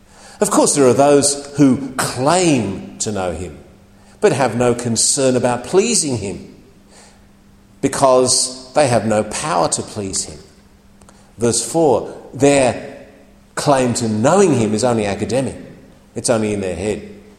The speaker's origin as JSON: {"language": "English", "country": "Australia", "said": "I'm a Christian, I'm not a Muslim. I'm a Christian, I'm an Australian."}